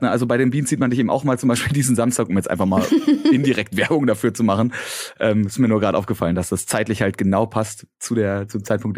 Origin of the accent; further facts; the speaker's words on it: Berlin, Germany; weil wir beide als Berliner, quasi Berlinerin, das Team Berlin vertreten dürfen